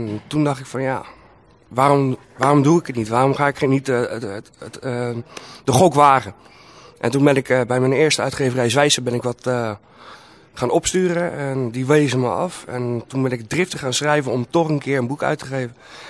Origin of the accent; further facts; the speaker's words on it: Rotterdam, South Holland, Netherlands; born there; now in Capelle aan de IJssel, Netherlands; Ik ben geboren in Rotterdam en ik woon al 3/4 van mijn leven in Capelle aan de IJssel.